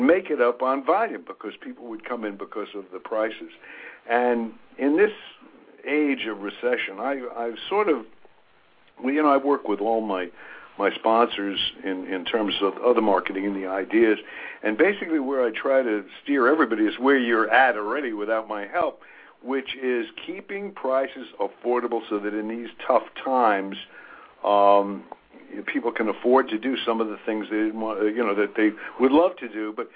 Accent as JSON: {"language": "English", "town": "New York City", "region": "New York", "country": "United States", "tie": "born there", "said": "Our family, I'll share a little of my own background. Our family business, I was born in New York."}